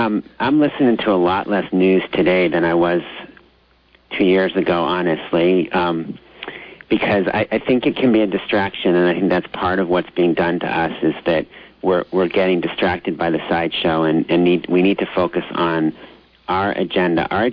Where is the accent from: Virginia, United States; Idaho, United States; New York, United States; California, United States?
Virginia, United States; Arlington; a campaign that we led in my hometown, Arlington, Virginia